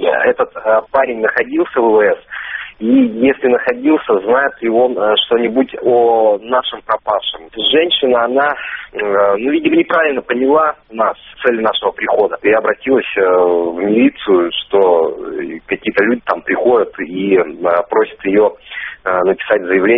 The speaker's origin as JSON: {"language": "Russian", "region": "Mari El", "country": "Russia", "said": "У себя в республике я из Мариэл."}